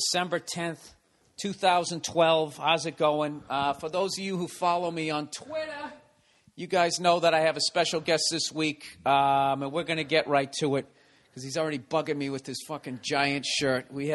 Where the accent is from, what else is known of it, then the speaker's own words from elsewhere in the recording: Massachusetts, United States; accent: Boston; And people always go, where are you from? And I say, you know, I grew up outside of Boston.